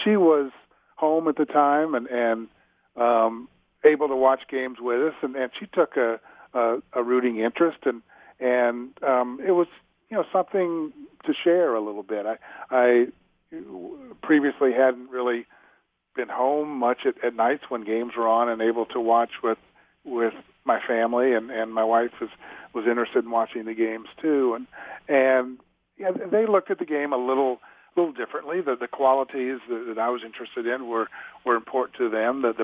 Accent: St. Louis, Missouri, United States; also born or lived in Kirksville; I grew up in St. Louis, and then when I was in high school, we moved to a small town in northern Missouri, Kirksville, and had a daily paper

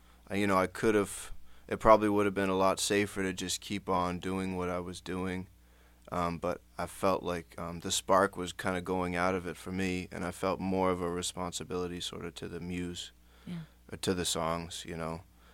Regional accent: West Tisbury, Massachusetts, United States; I was pretty much just back home in my hometown of West Isbury

